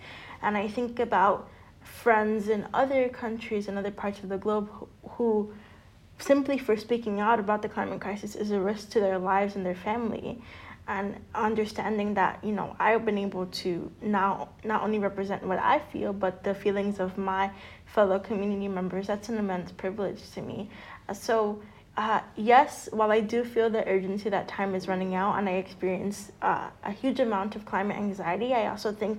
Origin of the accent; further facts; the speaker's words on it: New York City, New York, United States; first language Spanish; English is a second language; So I was born and raised in West Harlem in New York City. I am second generation Dominican American. Spanish is my first language